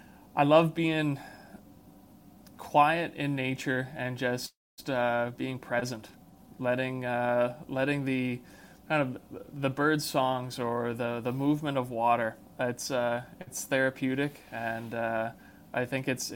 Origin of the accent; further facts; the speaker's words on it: Ontario, Canada; I grew up in Ontario, so several thousand kilometers from where I'm currently living. But in Ontario, it's a land full of trees, lakes, and rocks.